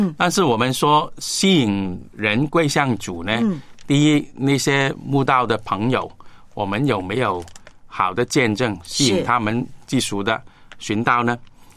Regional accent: China; 政府说要和谐的社会，我们中国人要发中国梦，那么我们也要配合国家的发展，

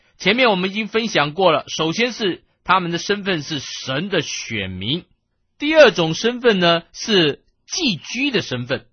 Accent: China; 在我们中国人当中也会有这种情况

